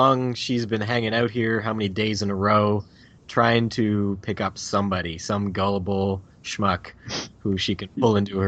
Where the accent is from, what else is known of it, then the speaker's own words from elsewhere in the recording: Canada; Well, I'm Canadian.